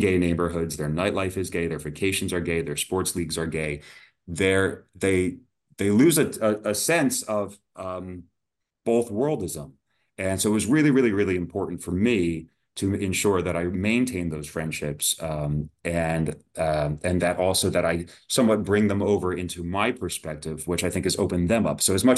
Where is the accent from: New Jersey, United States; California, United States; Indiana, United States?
New Jersey, United States; So I grew up in New Jersey, just over the river from New York City.